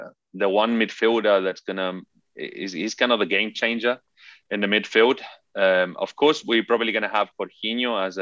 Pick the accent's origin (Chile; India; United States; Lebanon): Chile; also born or lived in England; So I grew up in this very Italian environment, even though I grew up in Chile and in England. Never actually lived in Italy.